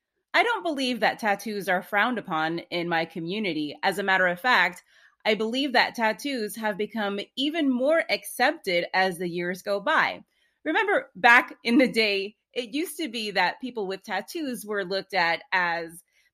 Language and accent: English; United States; I'm from the United States.